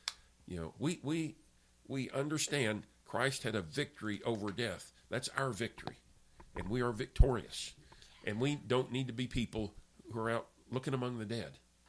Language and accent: English; United States; when I was growing up in America